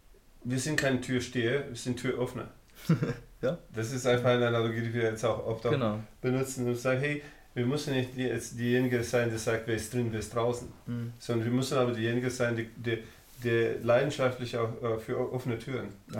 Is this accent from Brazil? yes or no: yes; Brazil; Aber ich bin Brasilianer, doppelte Staatsbürgerschaft, ich habe auch die Deutsche.